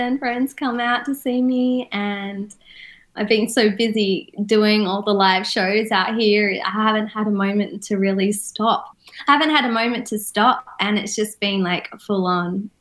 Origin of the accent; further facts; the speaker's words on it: Perth, Western Australia, Australia; now in United States; I am. I'm an Aussie.